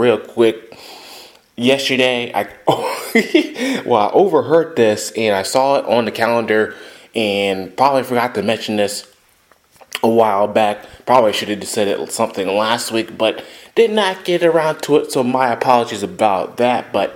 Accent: Georgia, United States; I'm from the South. I'm from Georgia

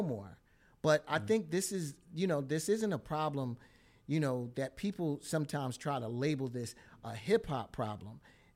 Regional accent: Philadelphia, Pennsylvania, United States; I consider myself a real true Philadelphian. I was born and raised in West Philly.

